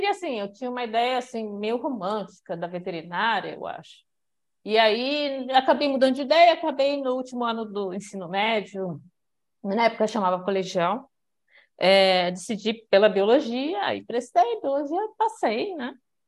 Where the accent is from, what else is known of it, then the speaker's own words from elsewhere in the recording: Sorocaba, São Paulo, Brazil; also born or lived in Angola; Eu cresci em Sorocaba, sou refugiada, filha de refugiados, eu sou angolana, na verdade. E a minha família veio para cá fugindo da Guerra Civil de Angola. Então, mas eu vim bem pequenininha, aí cresci em Sorocaba.